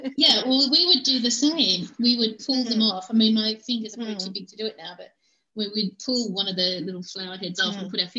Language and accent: English; Launceston, Tasmania, Australia; when I grew up in Launceston.